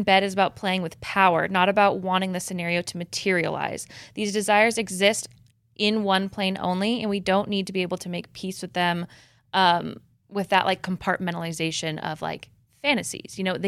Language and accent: English; Midwest, United States; Did you like how I'm from the Midwest when I said tapping in?